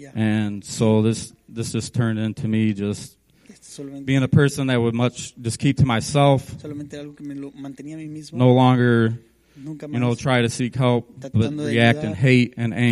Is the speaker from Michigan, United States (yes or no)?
yes; Niles, Michigan, United States; I'm from Niles, Michigan.